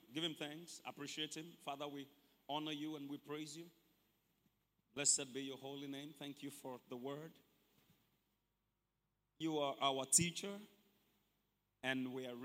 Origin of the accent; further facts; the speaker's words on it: Mokola, Oyo, Nigeria; You know, people, we grew up in Mokola, and they're looking at somebody abroad.